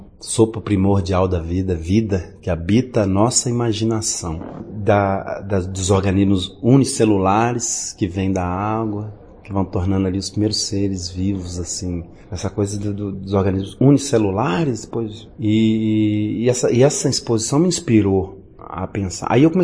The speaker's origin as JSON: {"language": "Portuguese", "town": "Olhos d'Água", "country": "Brazil", "tie": "born or raised there", "said": "Eu saí do Olhos d'Água por causa da música. Eu saí daquele bairro porque eu não podia, a música não cabia só ali. Aquela experiência daquele lugar bucólico que eu nasci, ela tinha que ser levada."}